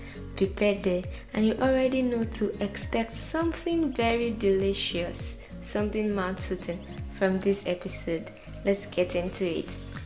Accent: Lagos, Nigeria; I wanted to come to my hometown from another father's land, from another person's father's land.

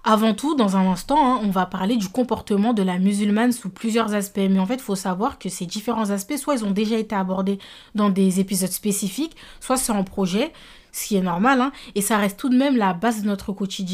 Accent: France; nous sommes nés en France, nous avons grandi en France, on a été éduqués en France, on a fait nos études en France, on travaille en France

